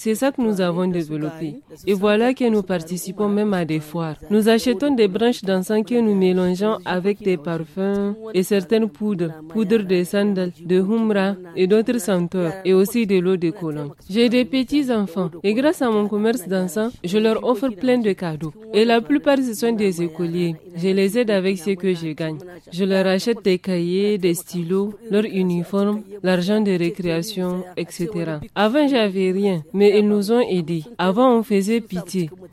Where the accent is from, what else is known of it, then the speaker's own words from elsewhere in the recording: Diffa, Niger; J'ai 52 ans, je suis handicapée et je viens de Diffa.